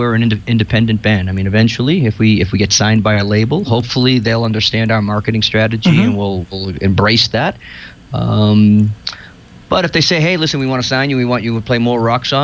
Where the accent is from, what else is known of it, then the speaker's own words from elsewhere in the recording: Chelsea, Massachusetts, United States; Yeah, I was born and raised in Chelsea.